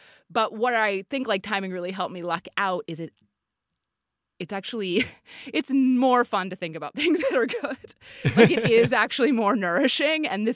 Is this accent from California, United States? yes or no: no; New York, United States; Like I'm from New York. I went back to New York and I like waitressed and interned at a bunch of places, including at Us Weekly.